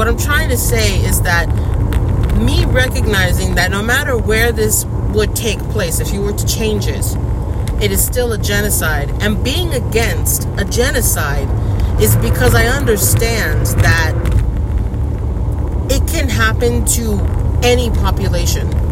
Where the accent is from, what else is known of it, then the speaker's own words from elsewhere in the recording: United States; when I think of territory as an American, I always thought, like, you know, the Virgin Islands, Puerto Rico.